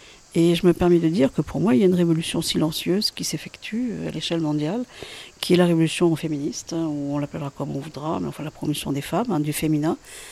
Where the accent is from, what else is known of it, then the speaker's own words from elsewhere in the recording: Toulouse, Occitanie, France; Moi qui suis effectivement occitaniste, je suis de Toulouse